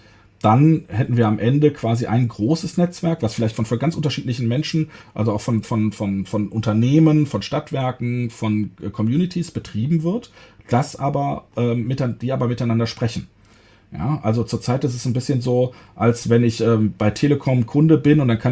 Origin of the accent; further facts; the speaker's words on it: North Rhine-Westphalia, Germany; Also ich komme hier aus dem Rhein-Sieg-Kreis